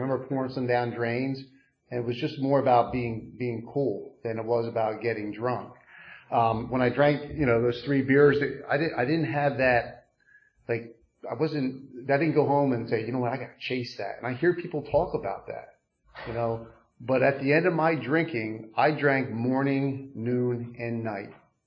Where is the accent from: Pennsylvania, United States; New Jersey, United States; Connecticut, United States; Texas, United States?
Pennsylvania, United States; Pottstown; But, you know, I grew up right down the street. I was, you know, born and raised in Pottstown, you know, middle-class family.